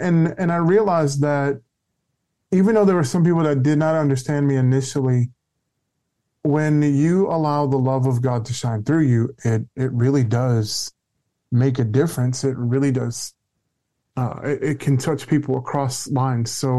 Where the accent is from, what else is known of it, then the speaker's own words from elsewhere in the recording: New Orleans, Louisiana, United States; I went down there to Laredo, and I grew up in New Orleans. So I grew up in a very multicultural area.